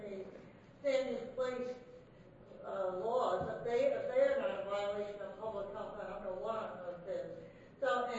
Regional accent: California, United States; I'm from Southern California

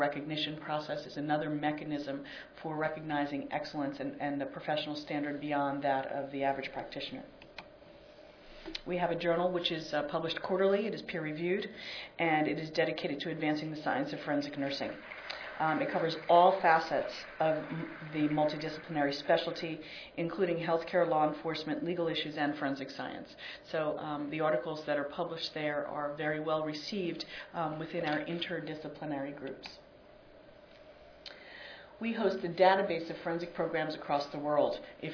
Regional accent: New Jersey, United States; it happened to be a member from my home state of New Jersey

